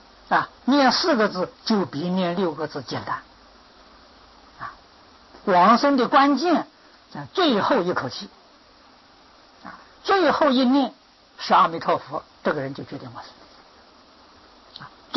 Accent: China; 这是我们中国人不仅是净宗啊，宗门教下提起莲池大师，哪个人不尊敬呢？

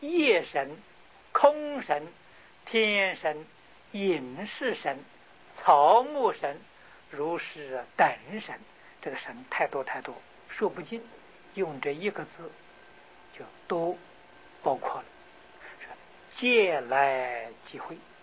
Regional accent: China; 我们中国人称之为蟒蛇啊，大蛇

